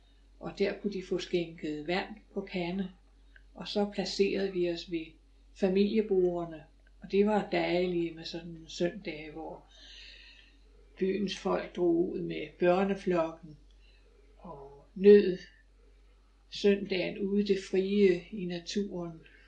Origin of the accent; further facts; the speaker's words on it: Aarhus, Central Denmark Region, Denmark; born there; jeg er født i Aarhus i Montanagade nummer 8.